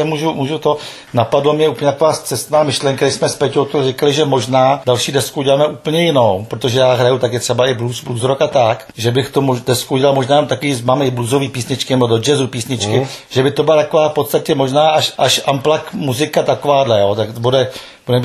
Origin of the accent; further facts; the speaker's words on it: Prague, Czechia; já jsem původem z Prahy, ale prostě bydlím už pár let tady na Dalekopisku v Třebkově.